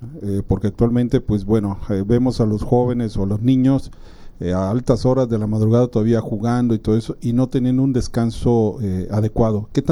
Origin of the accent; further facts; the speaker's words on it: Mexico; uno como mexicano pues tiene una adicción al azúcar